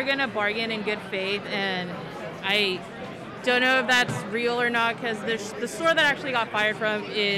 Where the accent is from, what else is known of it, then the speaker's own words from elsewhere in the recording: Portland, Oregon, United States; I'm from Portland, Oregon, and I'm a fired Starbucks worker.